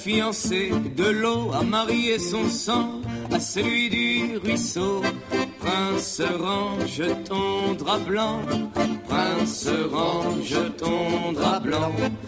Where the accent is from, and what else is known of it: Chagny, Bourgogne-Franche-Comté, France